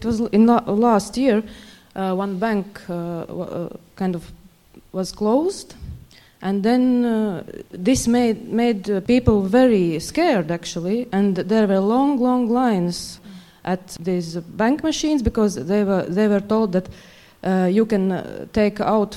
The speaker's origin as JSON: {"language": "English", "region": "Riga", "country": "Latvia", "said": "I'm coming from Latvia, from Riga."}